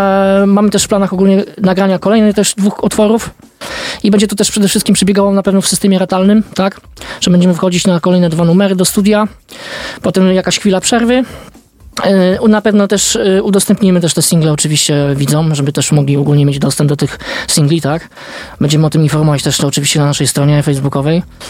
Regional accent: Bytów, Pomeranian Voivodeship, Poland; ja tam pochodzę właśnie z Bytowa, no to tam punk rock bardzo dobrze się trzyma, nie?

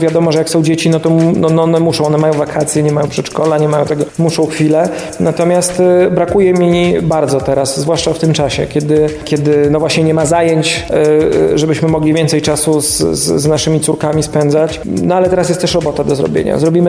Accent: Podlaskie Voivodeship, Poland; Ja sam pochodzę z Podlasia, jak wszyscy dobrze wiedzą. To jest miejsce, gdzie mniejszości są bardzo wyraźnie, ich obecność zaznaczona.

